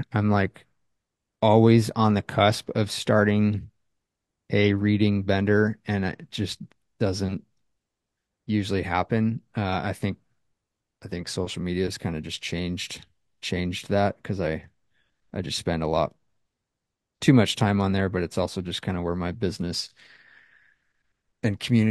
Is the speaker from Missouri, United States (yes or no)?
no; Washington, United States; We grew up in Washington State, lived there forever, had two kids there, and then we just were ready for a big change.